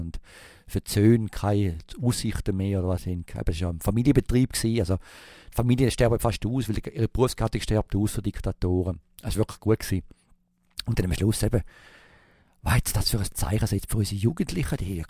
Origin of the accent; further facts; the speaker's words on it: Switzerland; now in United States; Also ich fühle mich nach wie vor als Schweizer und auch wenn ich jetzt Amerikaner werde, dann bin ich im Urblut immer noch Schweizer